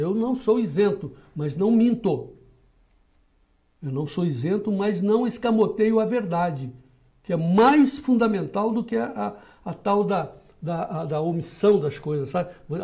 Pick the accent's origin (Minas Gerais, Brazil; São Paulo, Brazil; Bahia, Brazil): São Paulo, Brazil; Araraquara; born there; lá em Araraquara, onde eu nasci